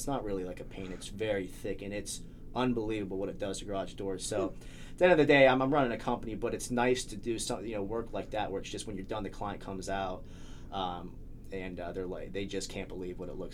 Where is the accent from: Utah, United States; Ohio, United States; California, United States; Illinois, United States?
Ohio, United States; Zanesville; So I'm from Zanesville, so I'll go out to Zanesville.